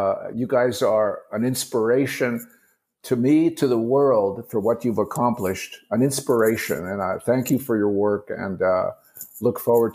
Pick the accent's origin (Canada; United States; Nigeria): Canada; But I grew up in Canada, so hockey, you know, that's what you do.